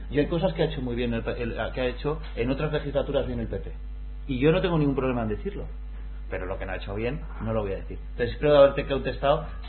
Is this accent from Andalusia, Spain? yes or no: no; Canary Islands, Spain; born there; yo nací en Tenerife, mis padres son refugiados políticos argentinos y aparte mis abuelos eran vascos y otras partes canarios